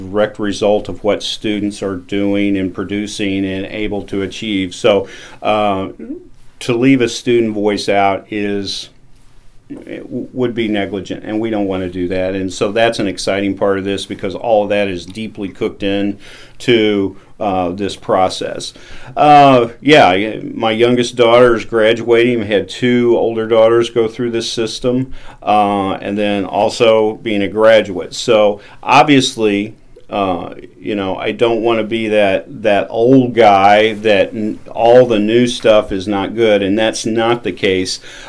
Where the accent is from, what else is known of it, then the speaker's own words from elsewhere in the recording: Mexico; moved away; And that is one thing growing up in Mexico when I did, I never felt when I went out that I wasn't prepared for whatever the world was throwing at me.